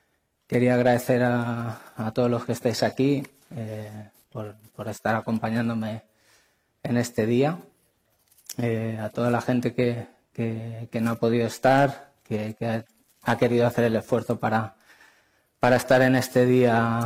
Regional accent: Albacete, Castilla-La Mancha, Spain; Como sabéis, mis primeros pasos son en Albacete, mi tierra.

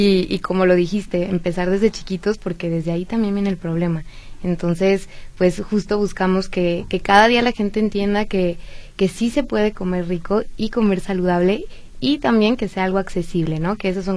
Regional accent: Mexico; todo esto que como mexicanos, pues, ya consumimos normalmente

